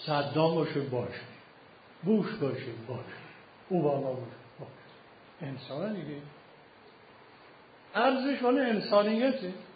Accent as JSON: {"language": "Persian", "country": "Iran", "said": "حالا ما ایرانی هستیم"}